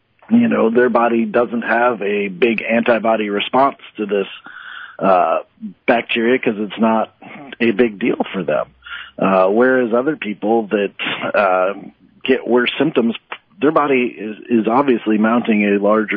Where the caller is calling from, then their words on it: Hannibal, Missouri, United States; I am calling you from Hannibal.